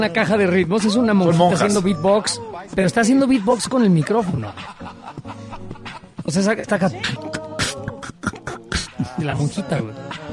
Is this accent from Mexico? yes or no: yes; Mexico; Y me da vergüenza como mexicano.